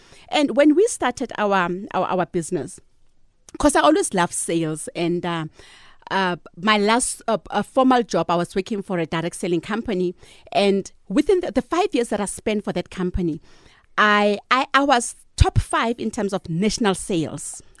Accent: Gauteng, South Africa; Because where I stay, I mean, I'm from the Vaal.

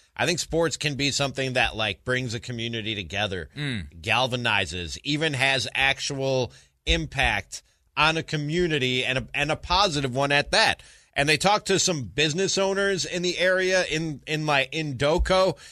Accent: Milwaukee, Wisconsin, United States; I came here from Milwaukee and I can tell you Milwaukee's downtown kind of not the greatest place to be

